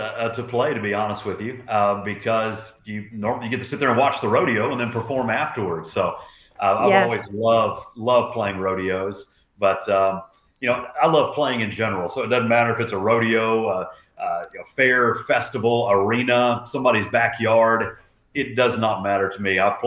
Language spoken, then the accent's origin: English; Austin, Texas, United States; also born or lived in Nashville; I'm based, born and raised in Austin, Texas, but I spend my time, I've lived in Nashville for years, and I'm back and forth every couple weeks usually.